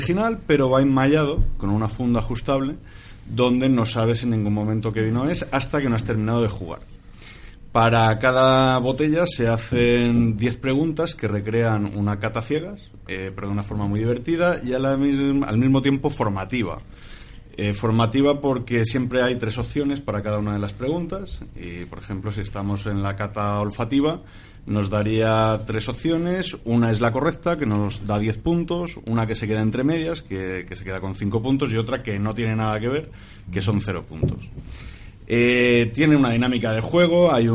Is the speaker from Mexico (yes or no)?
no; Region of Murcia, Spain; Y yo soy el murciano.